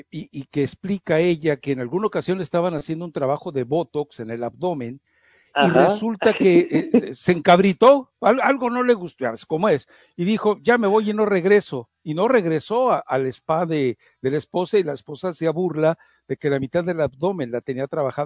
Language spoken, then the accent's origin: Spanish; Mexico; como mexicano, lo disfruté enorme